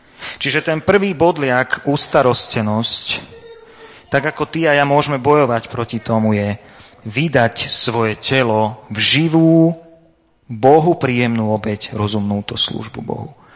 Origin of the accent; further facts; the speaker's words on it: Nesvady, Nitra Region, Slovakia; Ja som vyrastal tu v Nesvadoch